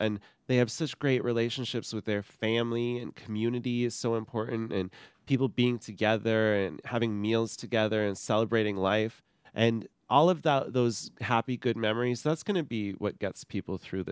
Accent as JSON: {"language": "English", "town": "Vancouver", "region": "British Columbia", "country": "Canada", "tie": "born or raised there", "said": "I was raised in Vancouver."}